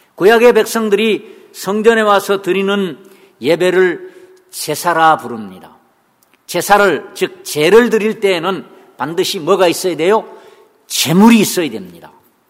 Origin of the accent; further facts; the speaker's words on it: Yeongju, North Gyeongsang, South Korea; 특히 제 고향인 영주 안동 그 두메산골 사시는 분들 앞뒤가 이렇게 꽉 막혀가지고